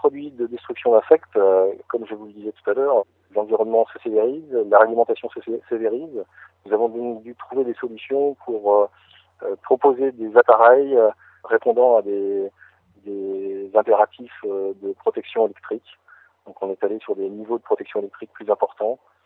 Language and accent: French; Pays de la Loire, France; j'ai cru bon de revenir dans ma région d'origine et puis de contribuer modestement au développement de cette région.